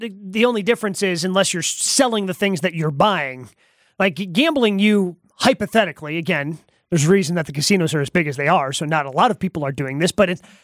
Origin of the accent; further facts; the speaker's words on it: Horicon, Wisconsin, United States; Because like there were plenty of, when I was growing up in Horicon, plenty of women that hunt.